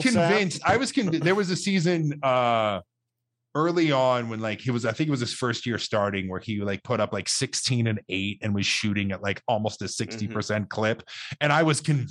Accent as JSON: {"language": "English", "region": "Utah", "country": "United States", "said": "This is how you know I'm from Utah."}